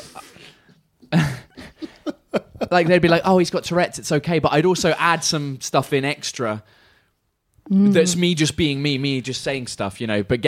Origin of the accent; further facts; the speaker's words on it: England, United Kingdom; And because I'm too English, I wouldn't even say that I hate him.